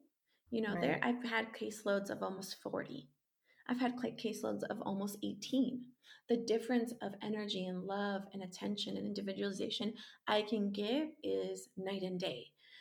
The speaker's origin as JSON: {"language": "English", "country": "Colombia", "second_language": "English", "lives_now": "United States", "said": "As someone who has struggled to be bilingual in many spaces, both in my home country of Colombia and here in the US, and having to go between both of them"}